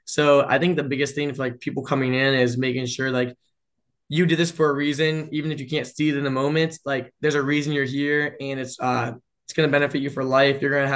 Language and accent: English; Ohio, United States; I'm from Ohio, so just being I was excited to like get out of the house